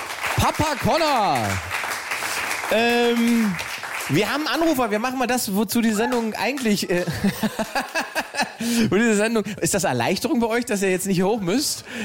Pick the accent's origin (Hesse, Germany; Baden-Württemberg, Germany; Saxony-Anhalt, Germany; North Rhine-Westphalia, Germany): Saxony-Anhalt, Germany; ich komme aus Sachsen-Anhalt ursprünglich